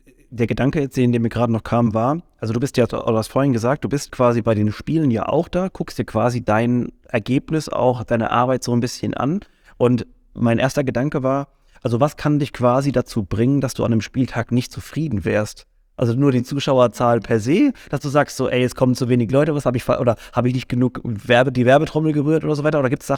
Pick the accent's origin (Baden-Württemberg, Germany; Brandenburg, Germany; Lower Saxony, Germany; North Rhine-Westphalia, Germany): Baden-Württemberg, Germany; Mannheim; aber jetzt gerade jetzt für uns als Mannheimer oder sowas, wir haben natürlich eine ganz andere Identifikation nochmal damit.